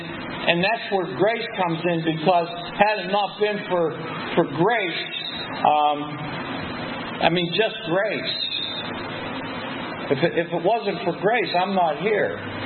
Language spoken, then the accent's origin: English; Pennsylvania, United States; in front of Bill's Bar on Carson Street on the south side. That's where I'm from. Maybe I'm from Bill's Bar. I don't know. I've lived there a lot, but south side.